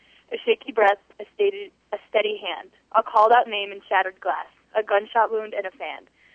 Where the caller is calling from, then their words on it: Netherlands; In the Netherlands.